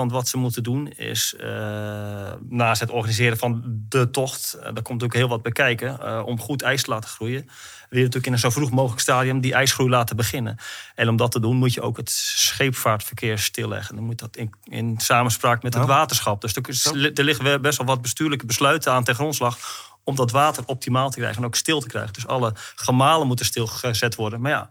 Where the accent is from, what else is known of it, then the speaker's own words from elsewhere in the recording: North Holland, Netherlands; je hoeft geen Fries zijn. Ik kom uit West-Friesland.